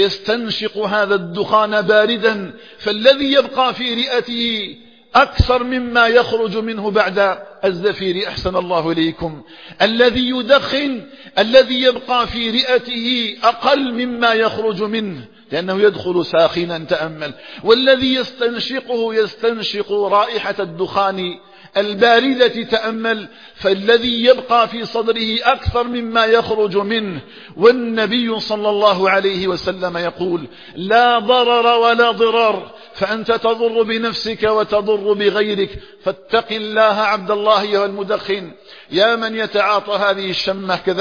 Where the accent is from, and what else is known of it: Algeria